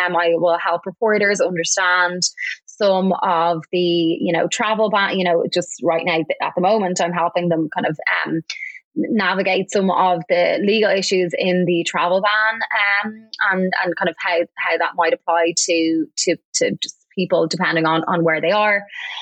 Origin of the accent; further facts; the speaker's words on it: Ireland; now in United States; I was really drawn to that area of law, being an immigrant. And I think especially being an Irish immigrant, recognizing that with that comes in my mind a certain amount of privilege